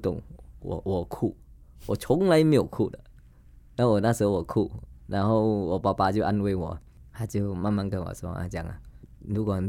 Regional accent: Kedah, Malaysia; 我在一个马来乡村长大的嘛，我是吉达人来的

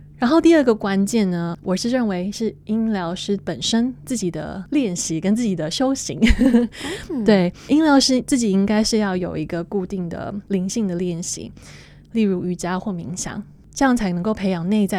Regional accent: Taiwan; 然后我回到了我的故乡台湾，然后我在台湾建立了一个静心中心

